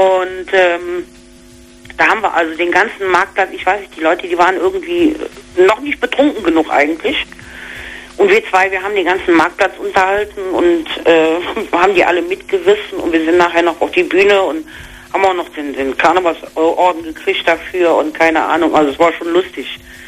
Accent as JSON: {"language": "German", "town": "Cologne", "region": "North Rhine-Westphalia", "country": "Germany", "tie": "born there", "lives_now": "Trier, Germany", "said": "Also ich bin eigentlich gebürtiger Kölner und dann erlebt man genug die ganzen Jahre."}